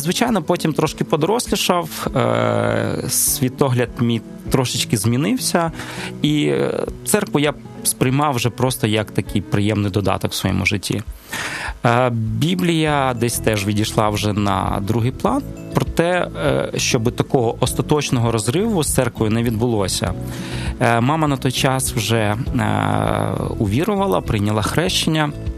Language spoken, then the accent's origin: Ukrainian; Kyiv, Ukraine; я є коренним киянином, такий собі абориген, але через певні сімейні обставини ми змушені були переїхати з Києва, і от з 91-го року ми вже проживаємо в такому невеличкому